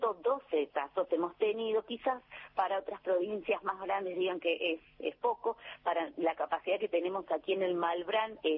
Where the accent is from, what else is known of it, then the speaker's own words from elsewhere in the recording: Córdoba, Argentina; born there; now in Catamarca, Argentina; yo nací en Córdoba, volvimos a Catamarca, después volví de nuevo a Córdoba y ahora vivo en Catamarca Capital.